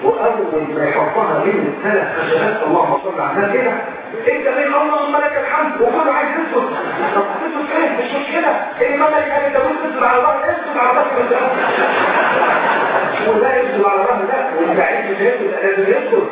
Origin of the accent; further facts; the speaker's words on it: Egypt; انا مصري.